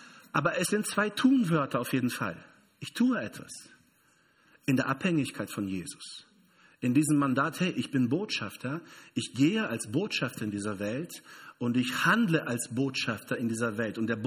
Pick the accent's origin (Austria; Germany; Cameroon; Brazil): Brazil; German is a second language; Also ich bin Brasilianer zum Beispiel.